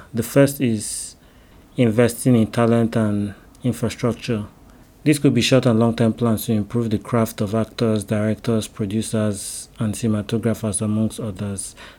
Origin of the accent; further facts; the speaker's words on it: Nigeria; There's a general snobbery that comes with being tagged as a Nigerian filmmaker due to our perceived lack of respect for the craft, which we need to work on changing that perception.